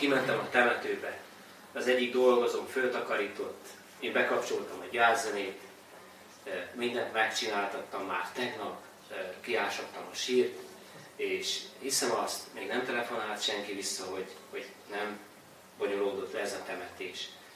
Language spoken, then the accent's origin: Hungarian; Transylvania, Romania; now in Kiskőrös, Hungary; hisz mi Romániából valók vagyunk, Erdélyből, és négyen vagyunk testvérek, és mind a négyen ott vagyunk kiskörösen